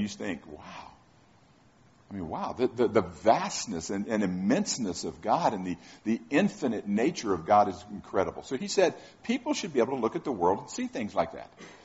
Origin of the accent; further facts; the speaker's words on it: Tampa, Florida, United States; now in Kansas City, United States; we grew up in Tampa, Florida, the lightning capital of the world.